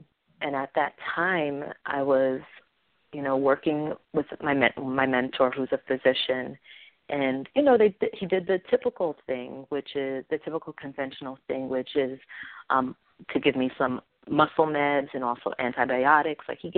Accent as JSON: {"language": "English", "region": "New York", "country": "United States", "said": "I'm from New York. And so I went away for college."}